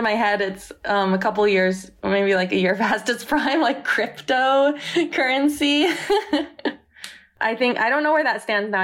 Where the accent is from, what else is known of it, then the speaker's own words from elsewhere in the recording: California, United States; Well, I'm from Silicon Valley.